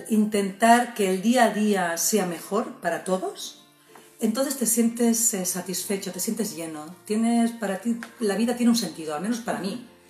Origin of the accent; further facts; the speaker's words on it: Sabadell, Catalonia, Spain; la ciudad de la que yo soy, de Cataluña, que se llama Sabadell.